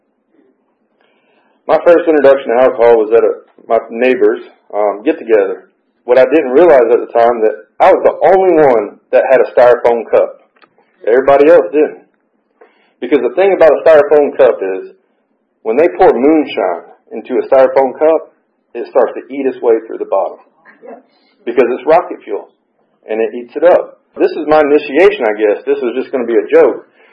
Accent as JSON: {"language": "English", "town": "Alpharetta", "region": "Georgia", "country": "United States", "tie": "born or raised there", "said": "I grew up here. I was born and raised here in Georgia my whole life, around the Alpharetta area"}